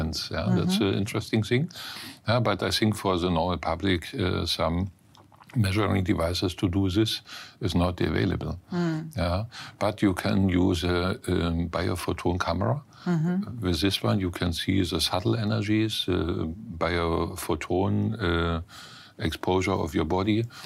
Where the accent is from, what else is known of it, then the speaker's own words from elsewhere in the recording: Görlitz, Saxony, Germany; also born or lived in United Arab Emirates; We built up a textile plant in my hometown, Görlitz, close to the Polish border.